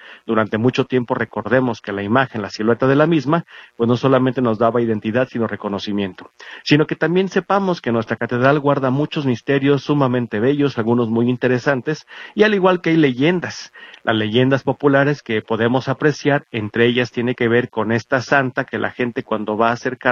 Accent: Guadalajara, Jalisco, Mexico; una de las devociones que nos han acompañado a lo largo de nuestro memorial como jaliscienses, pero particularmente como tapatíos.

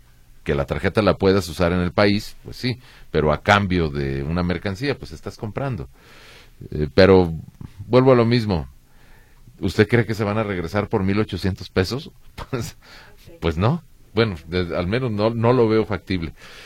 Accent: Mexico; A mí me parece que si somos mexicanos, ciudadanos, y nos cobran los impuestos a todos por parejo

